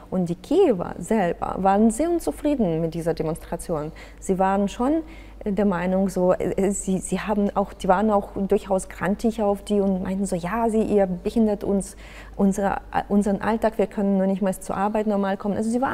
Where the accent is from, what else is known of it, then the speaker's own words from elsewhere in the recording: Donetsk, Donetsk Oblast, Ukraine; moved away as an adult; now in Germany; Bis zu meinem 18. Lebensjahr war ich noch in Donetsk. Meine Familie wohnt auch immer noch dort. Und ja, das ist schon meine Heimatstadt, da wo ich aufgewachsen bin.